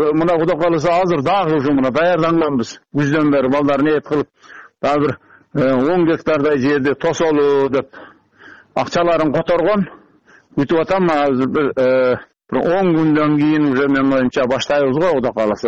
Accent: Kara-Kulja, Osh Region, Kyrgyzstan; now in Jalal-Abad, Kyrgyzstan; Өзүм туулуп өскөн жакка, Карагылжага, өзү Жалал Абадта турам да.

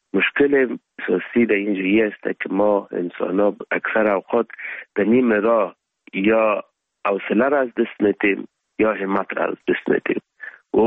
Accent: Afghanistan; first language Pashto; Persian is a second language; now in Germany; زبان مادری ما پشتو است.

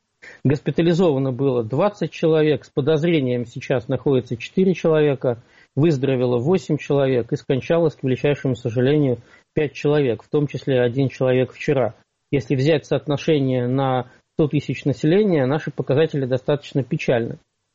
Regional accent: Pskov Oblast, Russia; но я человек из Псковской провинции, я псковский региональный депутат.

